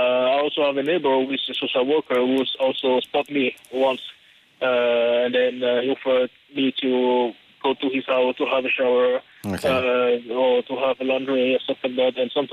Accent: Cameroon; English is a second language; moved away as an adult; also born or lived in England; now in Ireland; So I'm originally from Cameroon, which is Central Africa. And so I came here after I got my master's degree.

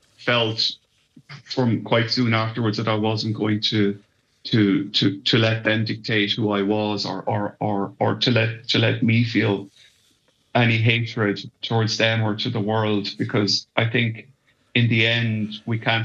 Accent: Ireland; I do think as Irish people, we don't talk enough about it.

